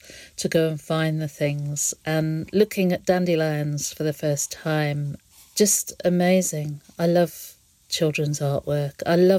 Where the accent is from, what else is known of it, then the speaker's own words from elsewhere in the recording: Evesham, West Midlands, United Kingdom; also born or lived in Broadway; I grew up in Evesham and then moved to Broadway, to the Cotswolds.